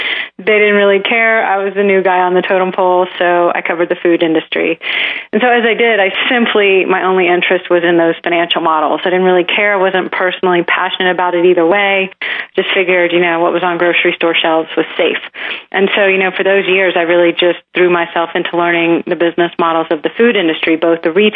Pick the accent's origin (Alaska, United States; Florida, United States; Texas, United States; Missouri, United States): Texas, United States; I grew up in Texas in a really conservative family.